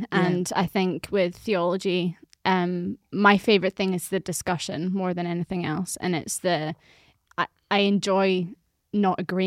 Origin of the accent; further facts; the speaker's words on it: Scotland, United Kingdom; also born or lived in Wales; I've grown up in the UK, in a, like, you know, born in Wales, raised in Scotland, parents are English. Have some Irish.